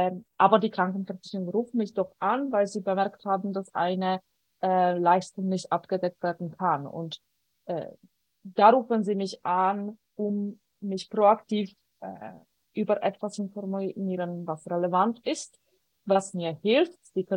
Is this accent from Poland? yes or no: yes; Poland; German is a second language; now in Switzerland; mein Name klingt sehr, sehr schweizerisch, mein Akzent aber doch ein bisschen weniger und verrät, dass ich ursprünglich aus Polen komme. Ich bin in Polen groß geworden und in der Schweiz lebe ich seit 15 Jahren.